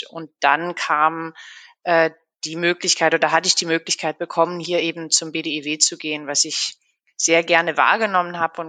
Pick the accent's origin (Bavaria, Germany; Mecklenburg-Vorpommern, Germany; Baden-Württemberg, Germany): Baden-Württemberg, Germany; bin eigentlich gebürtige Schwarzwälderin. Also ich komme tatsächlich auch aus der süddeutschen Gegend.